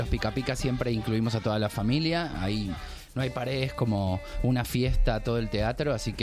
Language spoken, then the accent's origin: Spanish; Jerez de la Frontera, Andalusia, Spain; Somos de Jerez de la Frontera, nosotros.